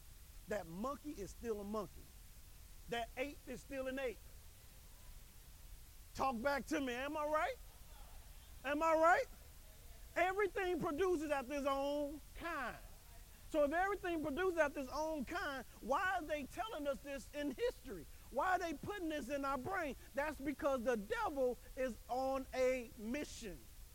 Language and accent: English; East St. Louis, Illinois, United States; I grew up in East St. Louis, boy.